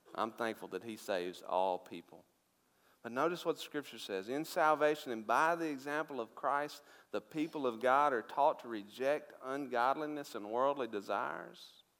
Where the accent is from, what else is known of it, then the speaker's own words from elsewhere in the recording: Tupelo, Mississippi, United States; born there; I was born in Tupelo, Mississippi. My daddy worked in a furniture factory. My mother was a beautician.